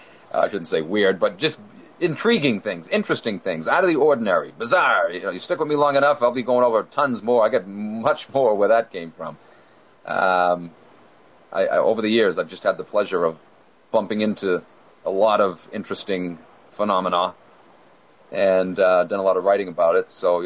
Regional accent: New England, United States; accent: New England; Sorry, my New England accent got in there.

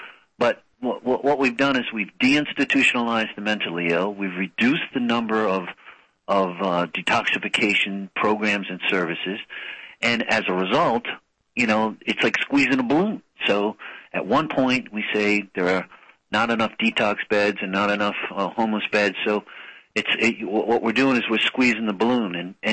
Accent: New England, United States; Well, I'm from New England, so, I'm from New England

